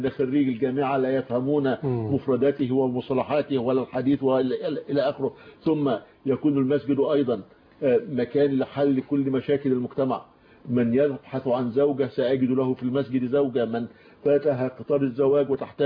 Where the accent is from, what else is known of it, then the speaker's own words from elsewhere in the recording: Egypt; عندنا في مصر 200,000 مسجد